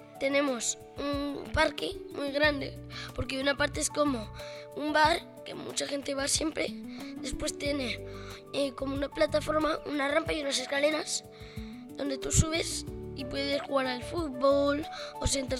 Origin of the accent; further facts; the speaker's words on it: Mazarambroz, Castilla-La Mancha, Spain; mi pueblo está ubicado en Toledo, la Castilla-La Mancha, y el pueblo se llama Mazarambroz. Una cosa curiosa de mi pueblo es que tiene tres pueblos, son tres pueblos, y forman un triángulo los tres.